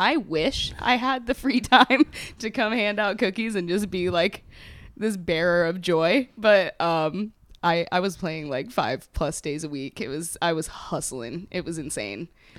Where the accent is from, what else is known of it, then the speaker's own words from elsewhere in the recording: Orlando, Florida, United States; And I was like, "No, I'm from Orlando."